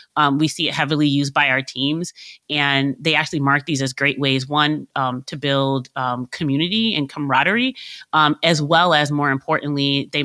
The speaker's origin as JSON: {"language": "English", "town": "New York City", "region": "New York", "country": "United States", "tie": "born or raised there", "said": "I'm a concrete jungle kid. I grew up in New York City."}